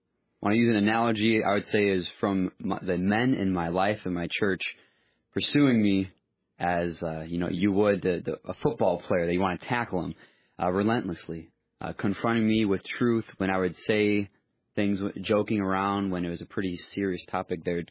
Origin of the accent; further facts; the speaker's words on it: Griffith, Indiana, United States; grew up right outside of Gary, Indiana, a little place called Griffith.